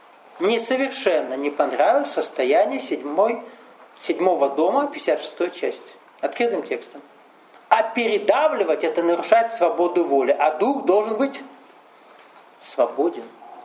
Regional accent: Russia; Я из России, поэтому на меня фиксируется коллективный дух России.

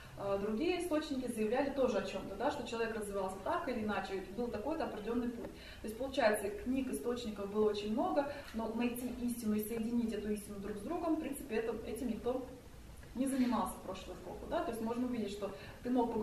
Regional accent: Tatarstan, Russia; я сама родилась в Татарстане и выросла в семье, где у меня папа был мусульманином, мама была христианкой

